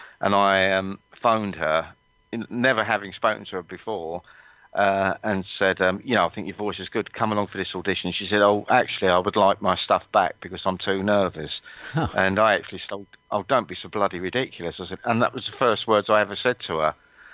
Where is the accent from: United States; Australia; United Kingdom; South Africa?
United Kingdom; London; I come from London, and there's a difference in accents between North and South London.